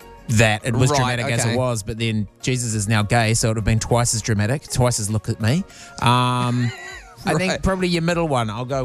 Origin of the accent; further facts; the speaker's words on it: Morrinsville, Waikato, New Zealand; There was an armed offender squad call out in my hometown of Morrinsville over the weekend.